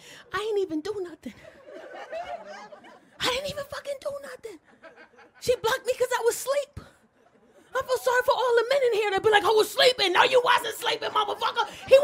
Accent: New York, United States; now in Los Angeles, United States; I tried to get high once out here in L.A. I'm from New York.

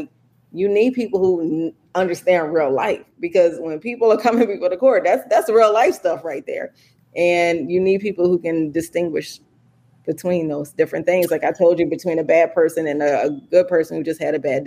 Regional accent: Philadelphia, Pennsylvania, United States; so my mother, you know, we're from West Philly, and then her partner was real Italian from South Philly

